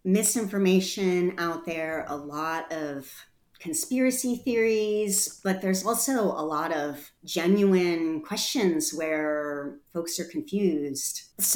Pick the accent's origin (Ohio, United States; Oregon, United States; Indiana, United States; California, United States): Oregon, United States; Portland; How we got started in this is I'm from Portland, Oregon, and we are the last city in the last large city in the United States to not fluoridate our water.